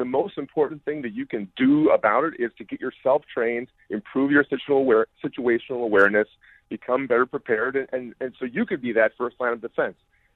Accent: Wisconsin, United States; It's a really tough question, but I'm not from Illinois. I'm from Wisconsin

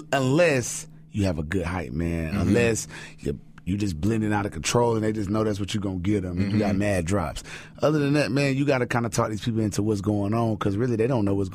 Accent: Greenville, South Carolina, United States; I'm from Greenville, South Carolina. I'm right here in the upstate, man, where I'm from, right here in the upstate.

